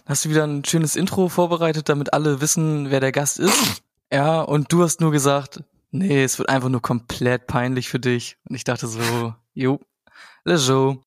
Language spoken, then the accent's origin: German; Buxtehude, Lower Saxony, Germany; Ich bin geboren und aufgewachsen in Buxtehude mit Stolz.